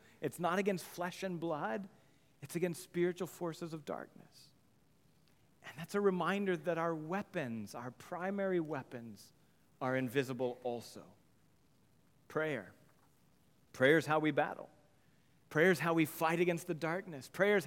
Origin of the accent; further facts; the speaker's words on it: United States; I'm American